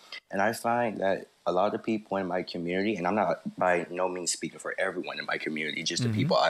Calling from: South Carolina, United States; Well, no, it's just I'm calling from South Carolina, and I've been talking with a lot of people in my community

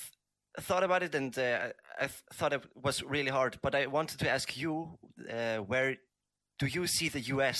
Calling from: Zurich, Switzerland; English is a second language; I'm calling from Zurich.

